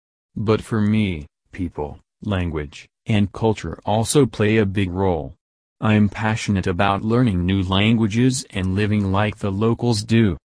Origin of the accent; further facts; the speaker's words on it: Canada; warm, sunny beaches that I didn't get to see much of growing up in Canada.